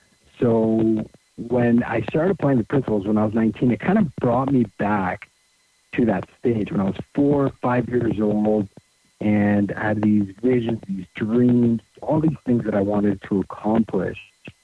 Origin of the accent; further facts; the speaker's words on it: Mexico; English is a second language; also born or lived in Tarzana, United States; I was 1 year old when I moved out to Mexico. I was born actually in Tarzana, so outside of L.A.